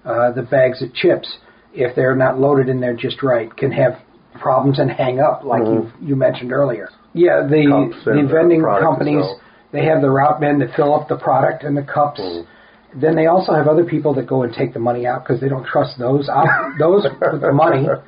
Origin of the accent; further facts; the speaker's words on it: St. Louis, Missouri, United States; I'm from St. Louis, always been St. Louis, lived in Afton, 3/4 of a mile away from the house where I grew up in, and I've never been more than about 3 miles away from that house